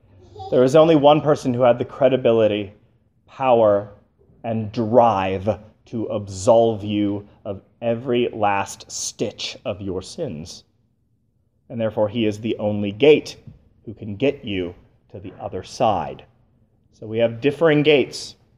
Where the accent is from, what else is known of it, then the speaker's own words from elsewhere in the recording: Harmony, Pennsylvania, United States; I grew up in Harmony, Pennsylvania, and we grew up without having immediate next-door neighbors, and we had a very, very large orchard in our backyard.